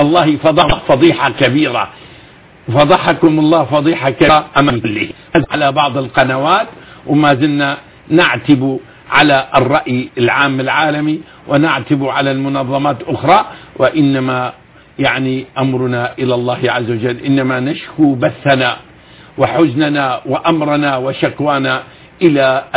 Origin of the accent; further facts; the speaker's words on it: Damascus, Damascus Governorate, Syria; وليست شهادتي كسوري أنا شامي